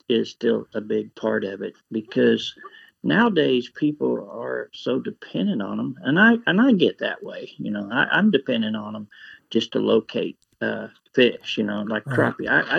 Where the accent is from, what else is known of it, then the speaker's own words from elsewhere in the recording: Glaze, Missouri, United States; I was born and raised closer in the Glaze area. That was my home water, I'd have to say.